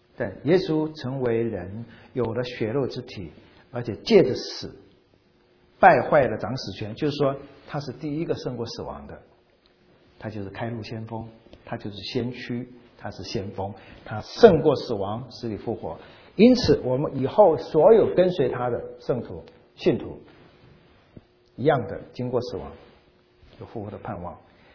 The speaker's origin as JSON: {"language": "Chinese", "country": "China", "said": "在我们中国人的概念呢，可能神的儿子看你怎么说了啊，我们不觉得这有什么特别"}